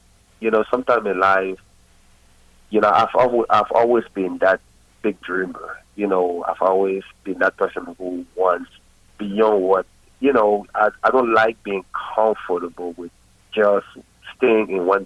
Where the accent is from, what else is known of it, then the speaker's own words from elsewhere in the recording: Cameroon; moved away; I was born in Cameroon, you know, Central Africa, you know, raised in Cameroon, of course. And I started my journey out of the country.